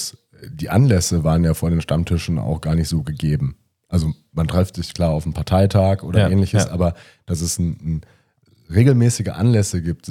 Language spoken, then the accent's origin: German; Moers, North Rhine-Westphalia, Germany; born there; Als gebürtiger Moerser fand ich das natürlich auch ganz interessant